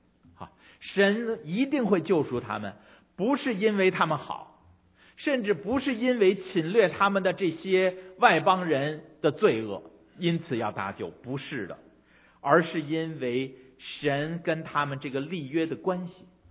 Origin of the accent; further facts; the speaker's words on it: Fuzhou, Fujian, China; 咱们福州那边也种无花果